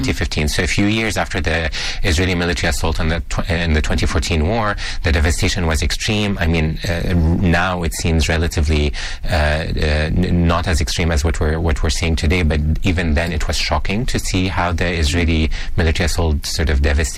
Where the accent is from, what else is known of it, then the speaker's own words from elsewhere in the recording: Jordan; So I grew up in Jordan, and I was never allowed to go to Palestine